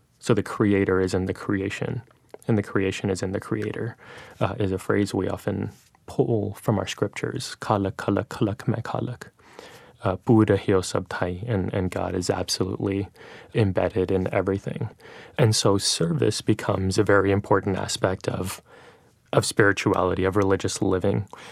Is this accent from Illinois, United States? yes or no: no; New York, United States; now in Boston, United States; I'm 31 years old, and I'm from New York, New York.